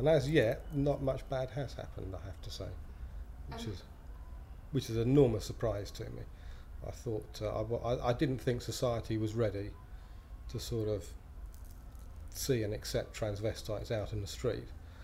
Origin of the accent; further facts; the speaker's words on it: Bedford, East of England, United Kingdom; I'm 48 years old and I'm from Bedford.